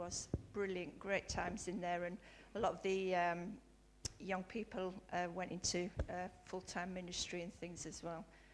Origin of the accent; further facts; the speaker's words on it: Leeds, Yorkshire and the Humber, United Kingdom; I grew up in Leeds, there's a church in Leeds called Bridge Street Church, and they used to send buses. I lived on a nice council estate then